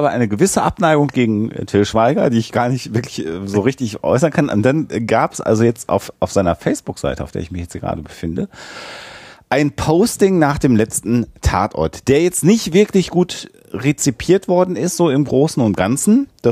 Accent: Münster, North Rhine-Westphalia, Germany; now in Hamburg, Germany; ich komme aus Münster.

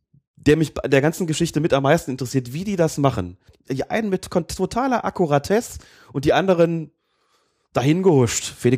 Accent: Bonn, North Rhine-Westphalia, Germany; Aus Bonn.

